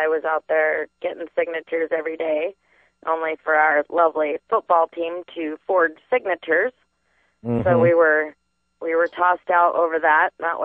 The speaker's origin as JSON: {"language": "English", "region": "Colorado", "country": "United States", "said": "I come from Colorado"}